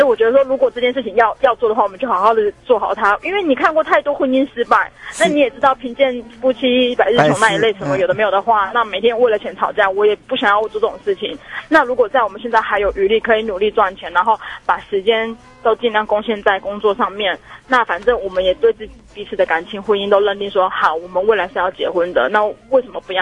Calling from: Kaohsiung, Taiwan; 我是高雄的

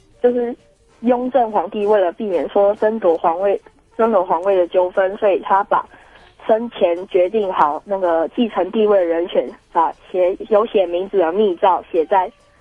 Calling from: Taipei, Taiwan; 我是台北的米其林。

